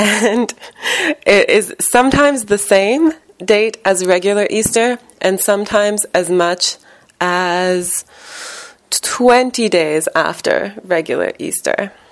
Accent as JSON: {"language": "English", "town": "Montreal", "region": "Quebec", "country": "Canada", "said": "I'm from Montreal in Canada"}